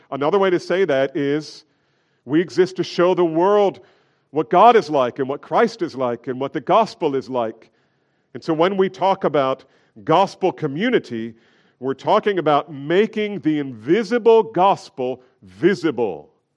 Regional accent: New Jersey, United States; Look, I grew up in New Jersey. We were trained not to make eye contact.

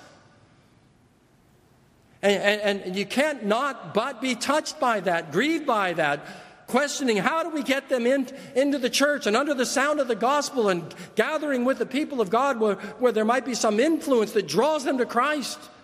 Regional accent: California, United States; I'm a Californian. We play volleyball. I love volleyball.

